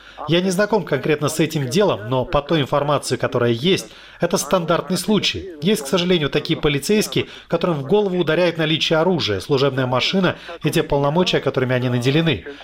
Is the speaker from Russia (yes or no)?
no; Georgia; мы, грузины, обычно устраиваем целые сборища на могилах наших родных.